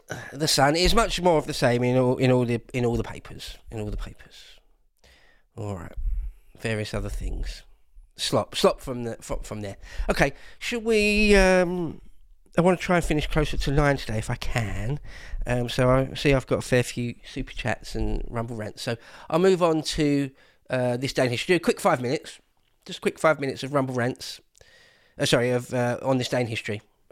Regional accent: United Kingdom; being a Brit

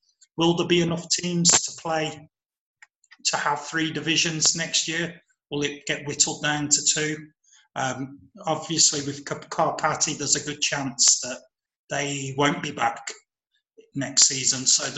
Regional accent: United Kingdom; as a Brit

